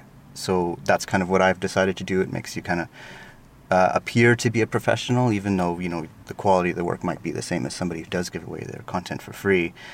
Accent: Montreal, Quebec, Canada; moved away as an adult; now in Edinburgh, United Kingdom; I'm from Montreal in Canada, and I moved to Scotland 6 years ago now. I've been in Edinburgh.

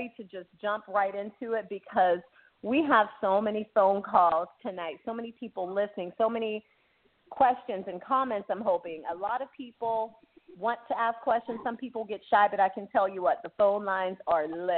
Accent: Aliquippa, Pennsylvania, United States; he is from my hometown of Aliquippa, Pennsylvania.

